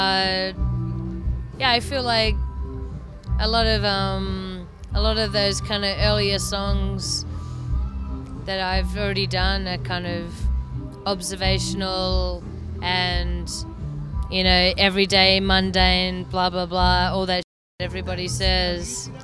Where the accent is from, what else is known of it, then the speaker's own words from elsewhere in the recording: Melbourne, Victoria, Australia; I'm from Melbourne in Australia.